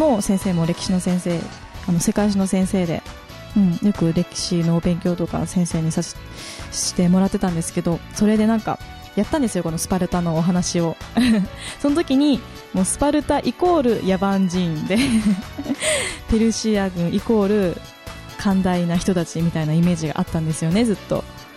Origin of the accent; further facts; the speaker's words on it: Tomakomai, Hokkaido, Japan; 生まれも育ちも苫小牧なんで愛してます。